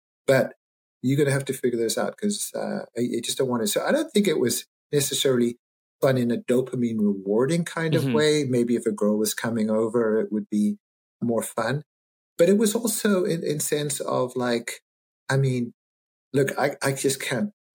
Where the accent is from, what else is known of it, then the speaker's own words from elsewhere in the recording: South Africa; now in United States; I grew up in South Africa and I never did dishes until I came to the States.